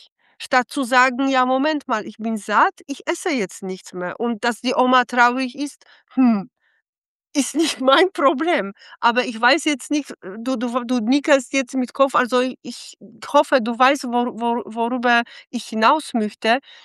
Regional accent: Poland; also ich bin in Polen aufgewachsen

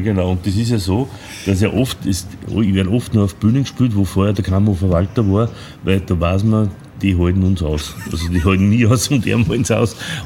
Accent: Linz, Upper Austria, Austria; ich bin ja aus Linz

